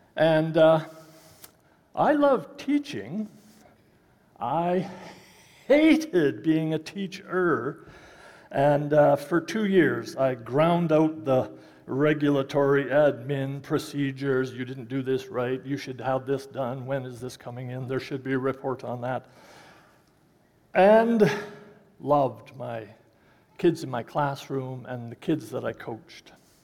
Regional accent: Dawson Creek, British Columbia, Canada; born there; now in Saskatoon, Canada; I was born in Dawson Creek, mile zero of the Alaska Highway, and I moved east till I came to the promised land, and here I stay.

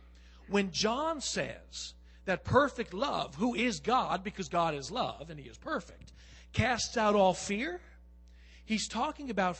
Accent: Staten Island, New York, United States; Growing up in Staten Island, I remember the good humor man.

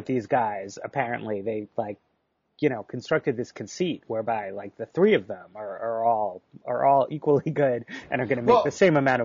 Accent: United States; it's interesting just as an American basketball fan to visit a country where basketball is actually the most popular sport.

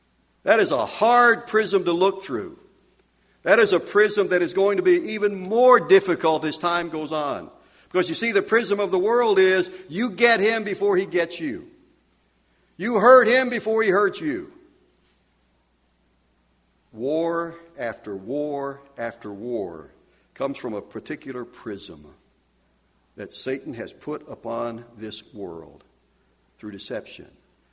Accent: Arkansas, United States; You know, I grew up in Arkansas. I know you're surprised, but I did. And we had every year of elementary school, we had Arkansas history.

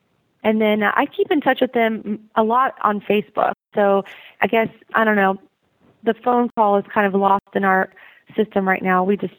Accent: Memphis, Tennessee, United States; And so they knew that I was … from Memphis. And so each time they needed to send a referral to anywhere, they knew that I was a Memphis girl.

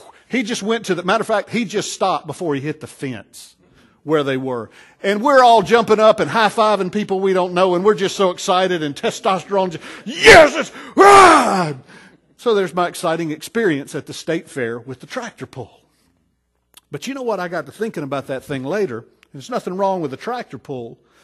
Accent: North Carolina, United States; Now, I'm from North Carolina, and I don't know if, I guess they're popular all over the country.

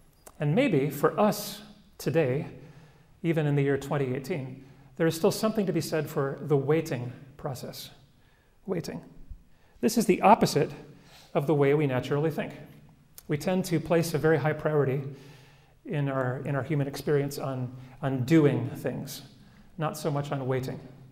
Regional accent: United States; I'm an American, and Americans have a problem in that we don't like to wait very much.

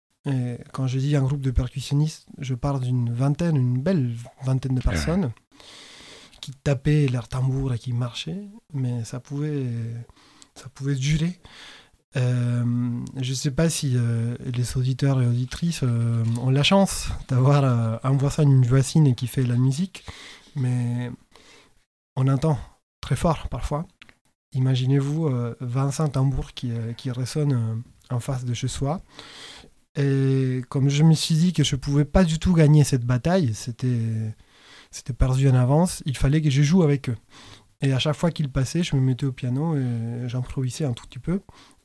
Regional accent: La Plata, Buenos Aires Province, Argentina; French is a second language; De cette ville, La Plata, qui est à une soixantaine de kilomètres de la capitale, Buenos Aires, mais qui est une ville différente, et qui est la banlieue sud de Buenos Aires

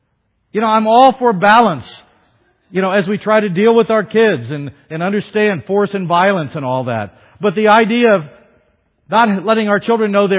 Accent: Florida, United States; And I like this because we're from Florida. A big alligator is there in the swamp.

